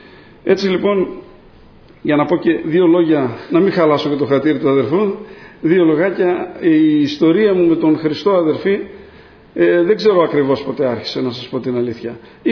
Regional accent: Giannitsa, Central Macedonia, Greece; είμαι από τα Γεννητσά. Με τη χάρη του Θεού είμαι πρεσβύτερος στην Εκκλησία των Γεννητσών.

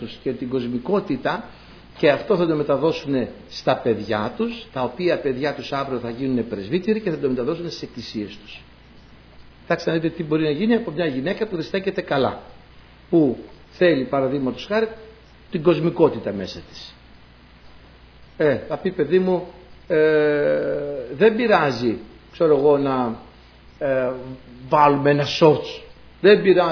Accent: Greece; Το χωριό μου, ιστορικά μιλάμε τώρα, έτσι, καταγεγραμμένη ιστορία, είναι η πρώτη κοινότητα της Ελλάδος που είχε εκλεγμένη γυναίκα πρόεδρο. Ιστορικά. Καταγεγραμμένο στην ιστορία, όχι έτσι. Το 1950 τόσο είχε γυναίκα πρόεδρο το χωριό μου. Είμαι δηλαδή από προοδευτικό μέρος

